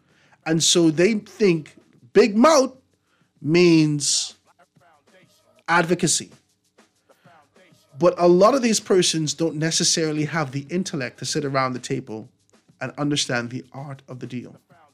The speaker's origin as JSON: {"language": "English", "region": "Grand Bahama", "country": "Bahamas", "moved": "yes", "said": "When I came from Grand Bahama, listening to the radio every day"}